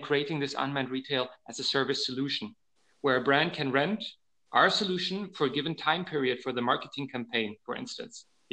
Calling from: Mannheim, Baden-Württemberg, Germany; From Mannheim, Germany, Central Europe.

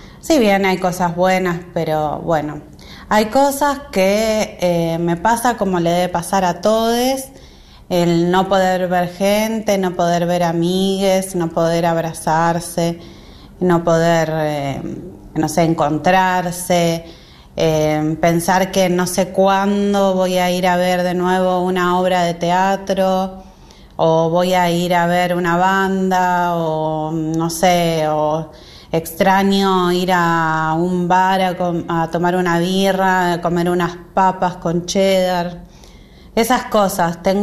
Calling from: Villa Crespo, Buenos Aires, Argentina; de Villa Crespo.

